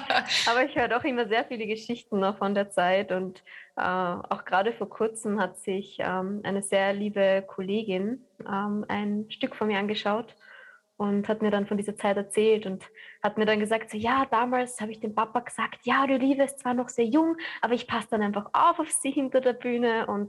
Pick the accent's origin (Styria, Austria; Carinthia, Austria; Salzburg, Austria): Carinthia, Austria; Klagenfurt; also born or lived in Vienna; Ich bin in Wien geboren, und als ich ein halbes Jahr alt war, bin ich dann nach Klagenfurt gezogen, weil mein Papa die Intendanz im Stadttheater Klagenfurt begonnen hat. Und dann halt auch als Regisseur gearbeitet hat. Und bis ich 16 war, habe ich dann in Kärnten gelebt.